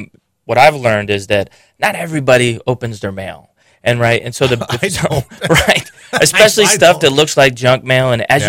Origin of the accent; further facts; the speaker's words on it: Würzburg, Bavaria, Germany; also born or lived in England; now in United States; So I was born in Würzburg, Germany.